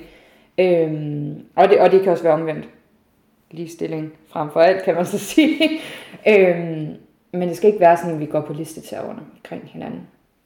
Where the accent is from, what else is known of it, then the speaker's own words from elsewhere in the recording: Region of Southern Denmark, Denmark; now in Herning, Denmark; 32 år, og jeg bor i Herning, og jeg er tilflytter. Jeg er simpelthen importeret fra Sønderjylland, kalder jeg mig selv.